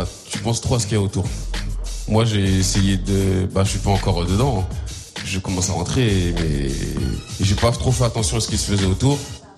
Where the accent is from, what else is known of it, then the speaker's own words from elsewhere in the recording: Rennes, Brittany, France; je viens de Rennes, quartier du Sud.